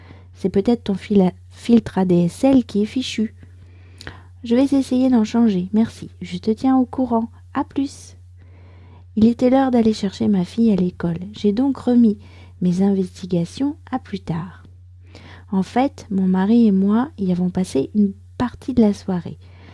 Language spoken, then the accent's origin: French; France; je suis française, j'habite près de Paris et je vous raconte au travers de ce podcast un petit bout de ma journée